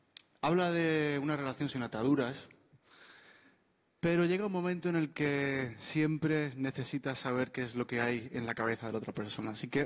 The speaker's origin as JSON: {"language": "Spanish", "town": "Málaga", "region": "Andalusia", "country": "Spain", "tie": "born or raised there", "said": "Málaga obviamente es mi casa, es mi tierra, es mi nido, donde me han visto crecer, me han visto componer mis primeras canciones, cantar mis primeras canciones"}